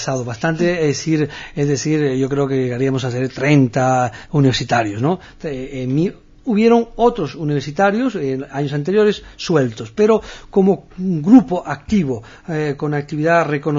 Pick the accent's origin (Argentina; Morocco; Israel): Morocco; Larache, Tanger-Tetouan-Al Hoceima; Era marroquí, con todo orgullo, de Larache, de mi pueblo, del otro, y por otro lado, mi orgullo de ser sefardí, judío, defendía las dos actitudes.